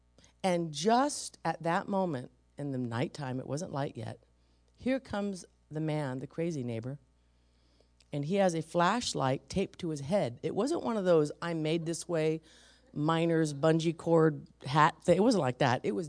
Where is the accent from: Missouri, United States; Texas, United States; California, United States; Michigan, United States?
California, United States; San Francisco; It took me 15 years to say I was from the valley. I was always from San Francisco.